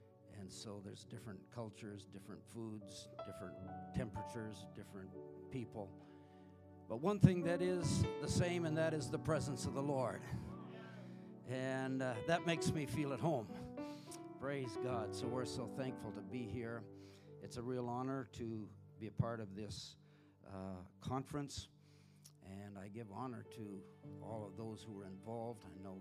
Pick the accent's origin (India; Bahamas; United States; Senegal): India; moved away as an adult; also born or lived in Canada; I was born and raised in India. My parents went as missionaries in 1949, and I spent most of my first 18 years there.